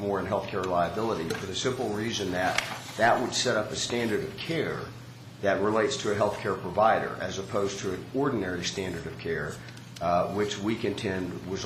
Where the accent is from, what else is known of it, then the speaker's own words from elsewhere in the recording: Fort Worth, Texas, United States; from Fort Worth on behalf of the respondents